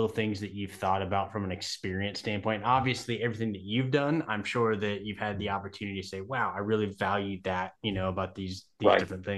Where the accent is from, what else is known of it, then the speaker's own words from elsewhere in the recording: California, United States; And I grew up in Southern California.